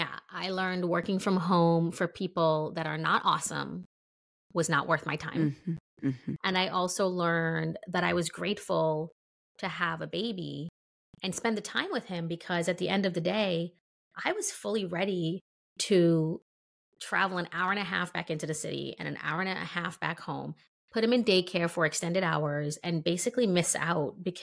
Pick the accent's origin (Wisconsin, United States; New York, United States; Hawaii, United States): New York, United States; Brooklyn; And I grew up in Brooklyn, and a lot of people around me, they were either American or not, and they were also immigrants.